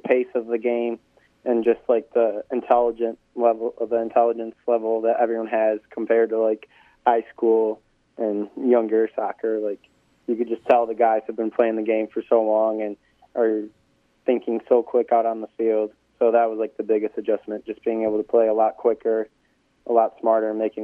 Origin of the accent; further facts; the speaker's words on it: Woodhaven, Michigan, United States; I'm from Woodhaven, Michigan. It's about 25 or 30 minutes south of Detroit. It's also known as like the Downriver area.